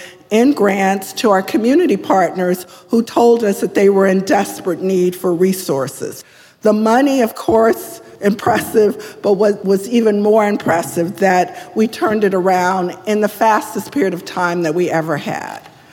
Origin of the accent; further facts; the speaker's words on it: Alexandria, Virginia, United States; moved away; Although California has been my home for over 40 years, I'm a Virginia girl. I grew up in Alexandria, just outside of Washington, D.C., long before it was the hip tourist destination it is today.